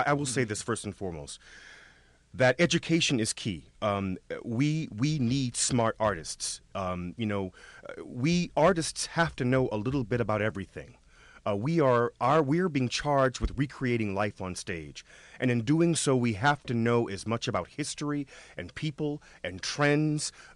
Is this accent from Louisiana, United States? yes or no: yes; New Orleans, Louisiana, United States; Because where I came from, as an African-American man growing up in the South in New Orleans, art was a luxury item.